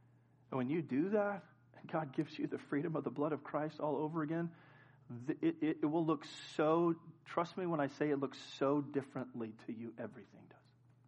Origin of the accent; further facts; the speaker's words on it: California, United States; Well, you're a Californian, so I have to stay in California forever because I'm a Californian?